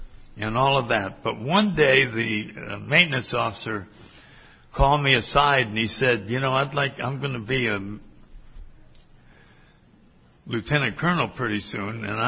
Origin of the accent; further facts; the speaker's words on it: Connecticut, United States; I grew up in Connecticut, and I saw pictures of palm trees.